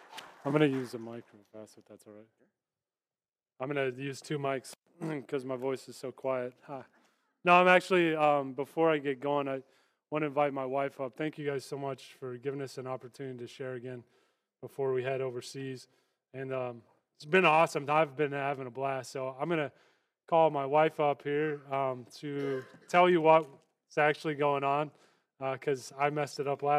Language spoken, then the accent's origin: English; Kansas, United States; I'm from Kansas. I served in the military. I couldn't be more American.